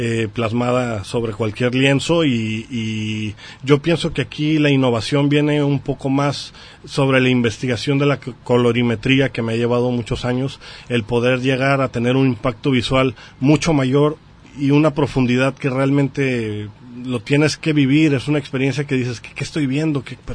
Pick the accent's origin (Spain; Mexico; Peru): Mexico; soy orgullosamente mexicano, que también tengo raíces de las diferentes culturas ancestrales